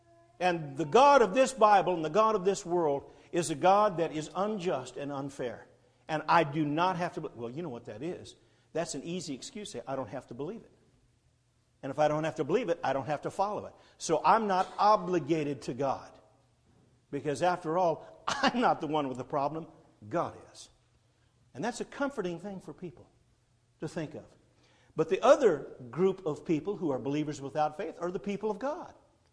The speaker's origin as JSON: {"language": "English", "region": "Southern US", "country": "United States", "said": "I'm from the South."}